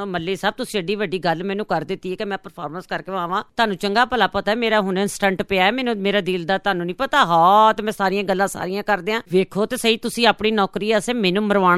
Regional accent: Lahore, Punjab, Pakistan; ਮਜ਼ੰਗ ਲਾਹੌਰ ਦੀ ਰਹਿਣ ਵਾਲੀ, ਜਿਹਨੂੰ ਕਹਿੰਦੇ ਨੇ ਅੰਦਰੂਨ ਲਾਹੌਰ, ਔਰ ਮਜ਼ੰਗਣ ਆ, ਮੈਨੂੰ ਫਖਰ ਹੈ।

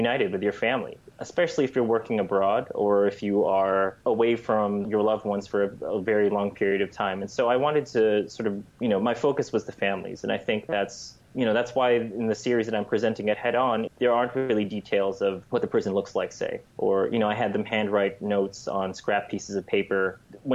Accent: United States; But I wouldn't say that's the case, you know, for me growing up in the United States.

